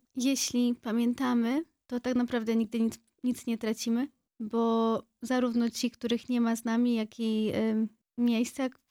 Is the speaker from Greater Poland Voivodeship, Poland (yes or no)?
no; Lower Silesian Voivodeship, Poland; jest właśnie na Dolnym Śląsku, stąd nasze działania też właśnie głównie opierają się tutaj i my jesteśmy stąd.